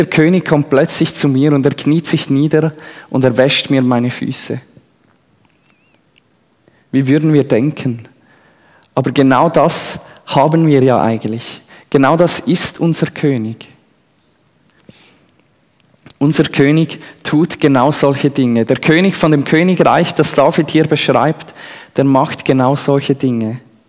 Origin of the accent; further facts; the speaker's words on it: Switzerland; weil ich als Schweizer sehr demokratisch unterwegs bin.